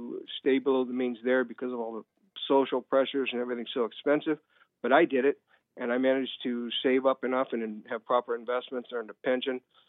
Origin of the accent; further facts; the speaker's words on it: Mexico; now in United States; Yeah. I'm a Mexican.